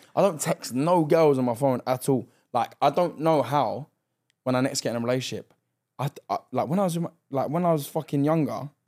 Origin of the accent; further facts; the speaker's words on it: London, United Kingdom; Well, I'm actually from West London.